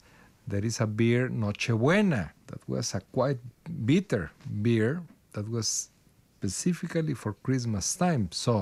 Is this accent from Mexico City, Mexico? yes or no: no; Guadalajara, Jalisco, Mexico; now in Ireland; I'm from Guadalajara, the second largest city in Mexico that is a bit different.